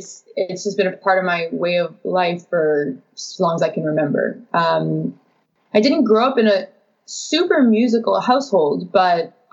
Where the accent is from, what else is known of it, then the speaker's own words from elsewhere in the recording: North Vancouver, British Columbia, Canada; Oh, well, I grew up in North Vancouver. So just over the bridge.